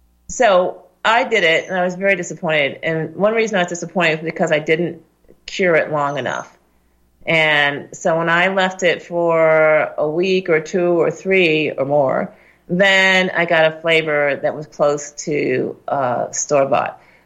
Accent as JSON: {"language": "English", "town": "Syracuse", "region": "New York", "country": "United States", "said": "I'm from Syracuse, New York, and the main street is called Salinas Street, which is Salt Street. And they used to mine salt there."}